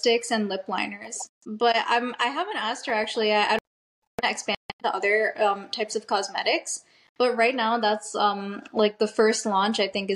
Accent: New Jersey, United States; also born or lived in Houston; So I've pretty much always lived in Jersey. I grew up in Jersey. Yeah, I love Jersey.

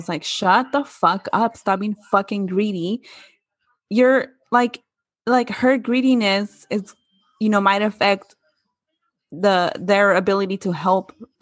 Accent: Oakland, California, United States; We're from Oakland.

